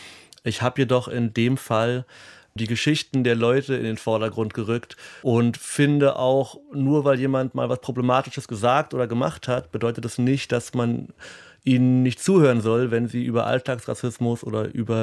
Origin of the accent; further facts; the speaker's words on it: Berlin, Germany; ich neige höchstens zum Lokalpatriotismus als Berliner.